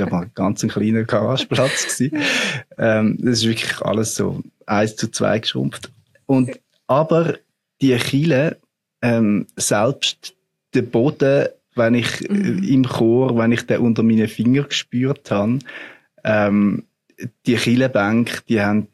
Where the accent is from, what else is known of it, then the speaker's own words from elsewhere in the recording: Marthalen, Zurich, Switzerland; Ich habe in Martalen im Wieland, wo ich aufgewachsen bin, ein Podium geleitet zu 900 Jahren Kirchenweih von dieser Kirche dort. Und ich bin ja dort im Pfarrhaus aufgewachsen